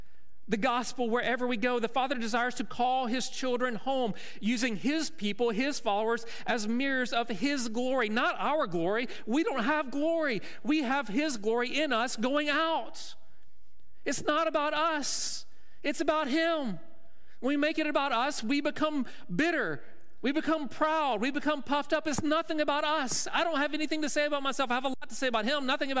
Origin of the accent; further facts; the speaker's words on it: Mississippi, United States; I'm not from Indiana. Many of you are not from, I'm from Mississippi.